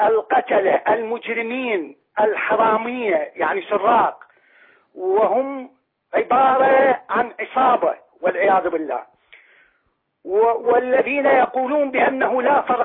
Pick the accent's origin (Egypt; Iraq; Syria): Iraq; now in Jordan; أنا بصراحة عراقي هربت من ظلم الشيعة من العراق، وأنا الآن في الأردن،